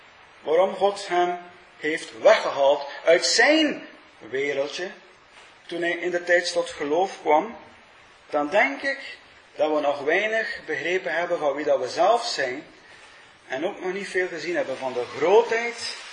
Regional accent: Wevelgem, Flemish Region, Belgium; Ik herinner me uit mijn kindertijd bij ons in Wevelgem

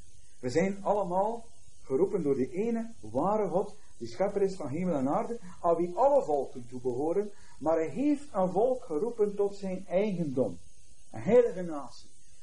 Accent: Belgium; Enerzijds zijn wij Belgen en maken we deel uit van ons Belgenland

